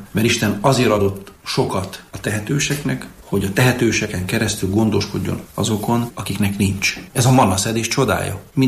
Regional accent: Camăr, Sălaj, Romania; Olyan gyülekezetből származom, egy párciumi faluból, úgy hívják, hogy Kémer

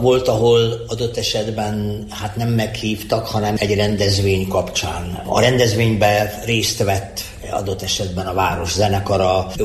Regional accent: Transylvania, Romania; nem tudtam volna elmenni a hazámból, tehát nekem sem volt ennyire köztudomás, hogy mennyire székely vagyok, mennyire kanok vagyok, és mennyire hazafi vagyok.

